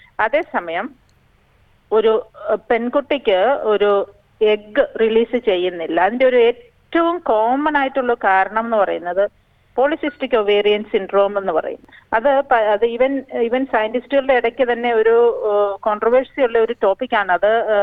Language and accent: Malayalam; Kerala, India; നമ്മുടെ മലയാളി കുട്ടികൾക്ക് എക്സസൈസ് എന്ന് പറയുന്നത് ഒരു ഹാബിറ്റേ, പ്രത്യേകിച്ച് മൈഗ്രന്റ് കുട്ടികൾ കേട്ടോ